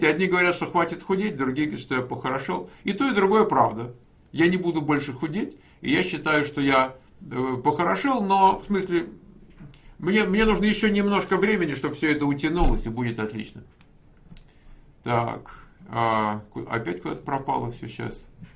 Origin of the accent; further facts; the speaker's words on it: Moscow, Russia; сейчас мне никто не скажет, что я из Москвы. У меня какие-то одесские нотки появились.